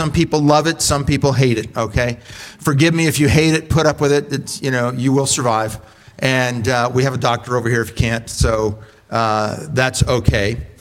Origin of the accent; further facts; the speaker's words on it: Richmond, Virginia, United States; They live, I'm from Richmond, Virginia.